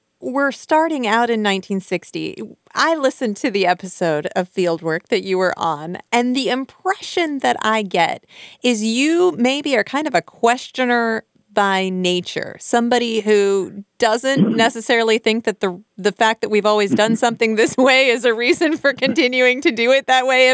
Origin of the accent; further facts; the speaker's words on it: Iowa, United States; I grew up in Blackhawk County in the 1980s. We moved there when I was 6 years old in 1981.